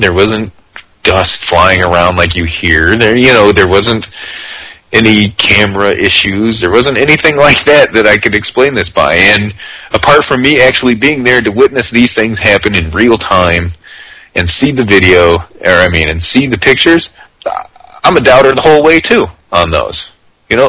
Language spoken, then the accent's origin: English; Indiana, United States; I'm from Indiana, so you tell me where I stand with Kentucky, right?